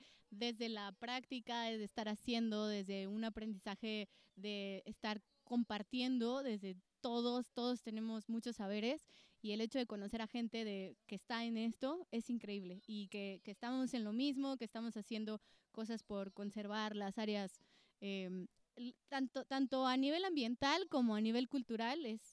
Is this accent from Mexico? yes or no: yes; Mexico; también vengo de México y yo trabajo con la Mano del Mono.